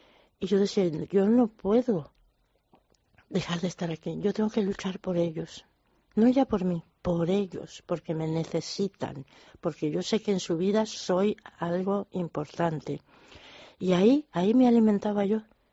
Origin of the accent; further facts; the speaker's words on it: Cuba; also born or lived in United States; aunque viniera de española, era exiliada cubana.